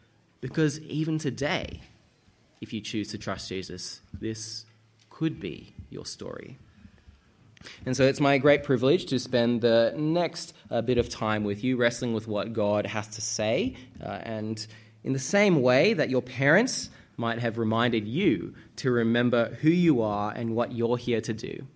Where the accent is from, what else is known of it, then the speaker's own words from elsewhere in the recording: Australia; I was born here. My parents migrated over. They met at UNSW, like I said, but I was born and raised, and so I very much feel like I'm Australian. I feel like this is my country.